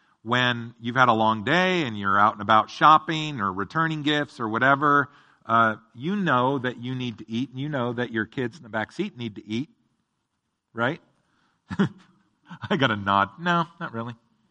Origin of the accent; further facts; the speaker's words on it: Eugene, Oregon, United States; when you drive Interstate 5 from Portland to where I grew up in Eugene, the Eugene-Springfield area, it's very flat in that area